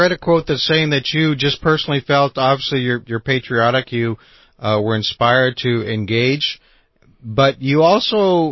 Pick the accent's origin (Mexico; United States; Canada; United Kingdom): Mexico; Now, I was raised in Mexico